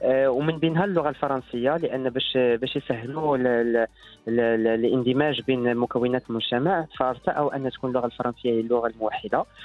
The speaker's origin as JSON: {"language": "Arabic", "country": "Morocco", "said": "وكيزيد من السمعة ديالنا كمغاربة في أفريقيا جنوب الصحراء"}